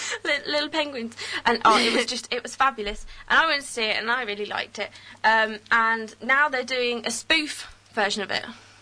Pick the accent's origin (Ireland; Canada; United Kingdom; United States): United Kingdom; Wales; And I love the Welsh, because I am Welsh, so I support Wales.